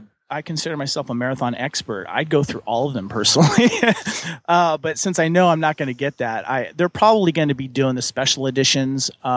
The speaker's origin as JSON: {"language": "English", "town": "Santa Barbara", "region": "California", "country": "United States", "tie": "born or raised there", "said": "In my hometown of Santa Barbara, they actually showed that version"}